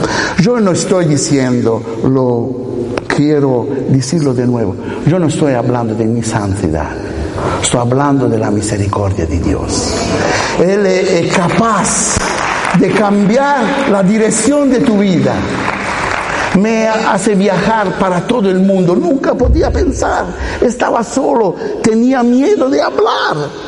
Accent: Italy; Spanish is a second language; Soy italiano y vivo en Roma.

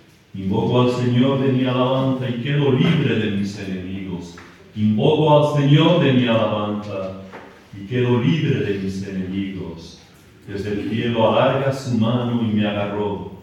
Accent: Basque Country, Spain; now in Madrid, Spain; Yo soy del País Vasco, un vasco en Madrid

